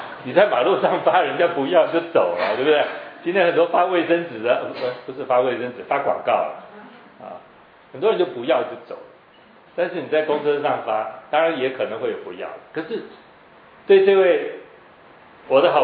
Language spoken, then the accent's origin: Chinese; Taipei, Taiwan; 我是一个典型在台北市长大的一个，我不能说年轻人了啊，你不年轻。